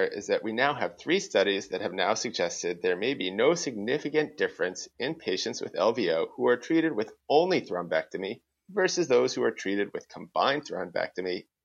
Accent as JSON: {"language": "English", "town": "Boston", "region": "Massachusetts", "country": "United States", "tie": "born or raised there", "lives_now": "Maine, United States", "said": "Ken, I live in Maine, which is known for a great accent, and I grew up in Boston, also known for a great accent."}